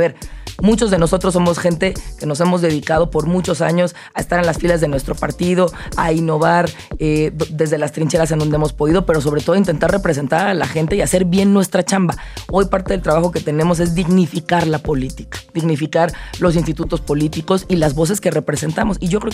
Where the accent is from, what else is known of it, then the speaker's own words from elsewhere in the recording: Mexico; en donde como mexicanos nos escuchamos.